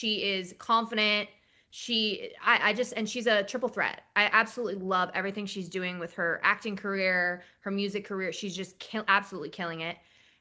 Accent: New Jersey, United States; It was in Philadelphia, which I'm from New Jersey, so close to home.

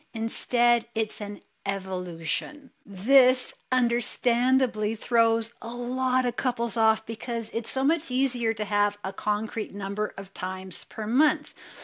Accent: Calgary, Alberta, Canada; just to give you an example, I'm from Calgary

